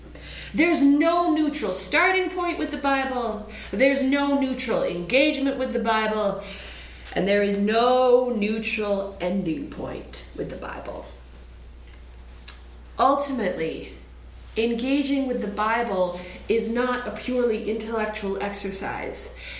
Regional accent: Vancouver, British Columbia, Canada; I grew up here in Vancouver, the left coast of Canada.

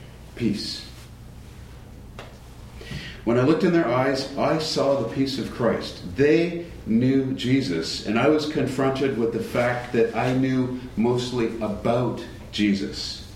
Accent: Oakville, Ontario, Canada; let's start by reflecting back to my growing up in Oakville, Ontario, suburb of Toronto, from where I moved in 94 to attend

